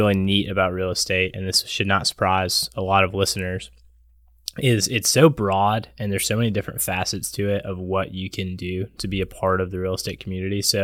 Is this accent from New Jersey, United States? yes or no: no; Lexington, Kentucky, United States; I was born and raised in Lexington, a little bit different. My family is not from Lexington originally.